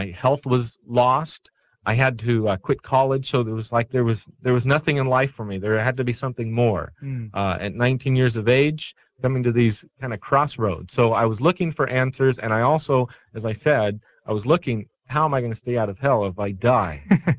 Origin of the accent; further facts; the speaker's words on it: Hacienda Heights, California, United States; they invited me to a home Bible study in the city of Hacienda Heights, where I grew up in California.